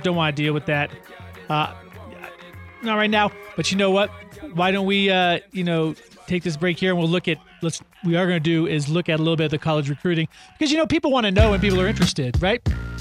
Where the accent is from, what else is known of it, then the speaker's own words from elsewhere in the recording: Boulder, Colorado, United States; old enough to be going to games with friends in other cities other than my hometown of Boulder